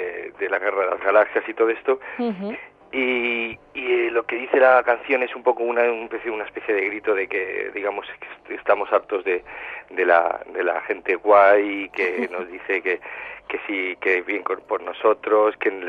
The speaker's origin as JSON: {"language": "Spanish", "country": "Spain", "said": "es porque somos españoles"}